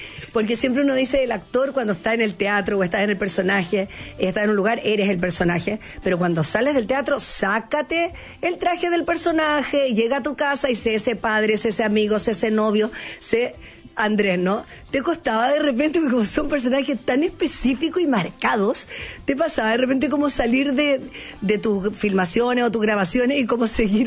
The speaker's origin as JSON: {"language": "Spanish", "country": "Chile", "moved": "yes", "said": "yo viví 25 años fuera de Chile, entonces mi acento es más neutral"}